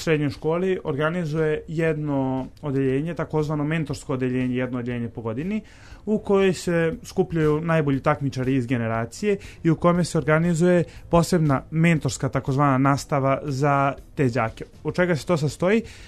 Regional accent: Belgrade, Serbia; also born or lived in Niš; Išao sam u osnovnu školu ovde u Beogradu, preselili smo se ovde u Beograd kad sam imao 5 godina, pošto sam rođen u Nišu, jel?

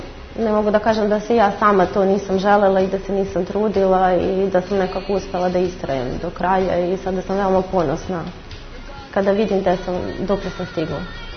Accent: Izbište, Vojvodina, Serbia; Odrasla sam u Izbištu sa roditeljima, do svoje 8 godine sam živjela sa roditeljima, onda se desila jedna tragedija sa mojim roditeljima, pa sam prešla da živim u hraniteljskoj porodici. Tad sam išla u osnovnu školu Žarko Zrenjanin u Izbištu

